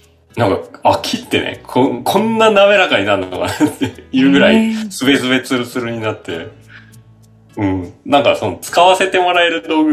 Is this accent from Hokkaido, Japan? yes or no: yes; Sapporo, Hokkaido, Japan; まあ僕は札幌なんですけど、